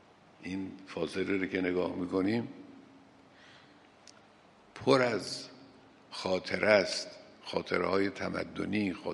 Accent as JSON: {"language": "Persian", "region": "Khorasan", "country": "Iran", "said": "حالا من چون خودم خراسانی هستم با این دو شهرم آشنا هستم"}